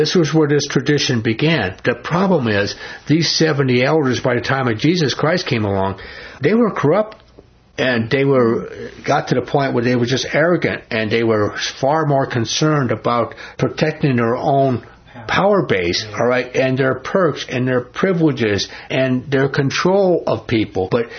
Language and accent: English; New York City, New York, United States; born there; Now, I don't know nothing about sheep, man. I was born in New York City.